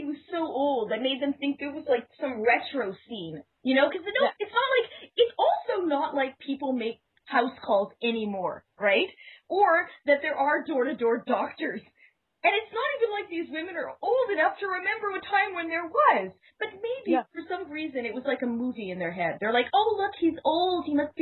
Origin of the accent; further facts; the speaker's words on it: Canada; This is making it harder for me to understand as a Canadian.